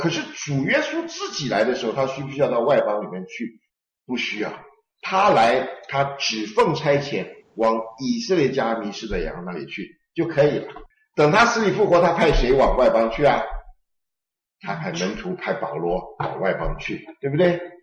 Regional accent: Taiwan; 为什么这个碎渣儿是台湾人的念法？我们台湾人不会讲儿的音。

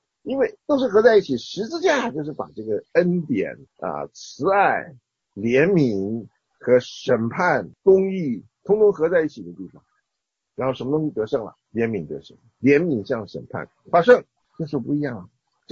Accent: China; 这个死人是我们中国人讲的那个盖棺论定是有道理的

